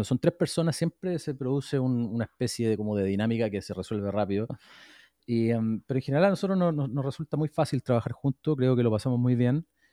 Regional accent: Chile; porque, bueno, yo soy chileno, como tú bien dijiste, yo tenía muchas más redes para contratar ingenieros en Chile

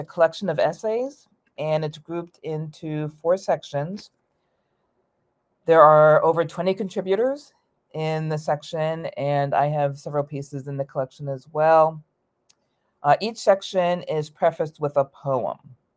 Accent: New York, United States; also born or lived in Atlanta; now in San Francisco, United States; So I'm originally from New York, and I did live in Atlanta for 6 years before I came to San Francisco. I've now been here for about 18 years.

